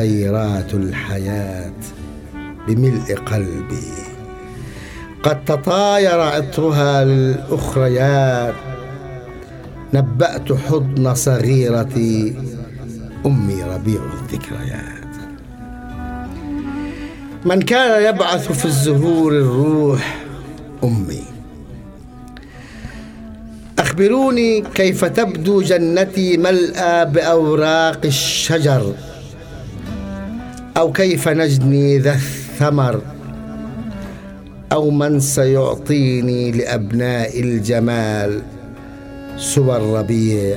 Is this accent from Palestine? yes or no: yes; Palestine; الشيء الثاني أنه إحنا الفلسطينيين حتى لو كان شعرنا شعر مناسبات يبقى حيا،